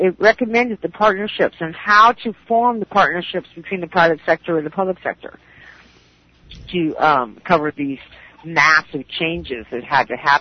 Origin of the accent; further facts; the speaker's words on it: Madison, Wisconsin, United States; born there; I was born in 1956 in Madison, Wisconsin.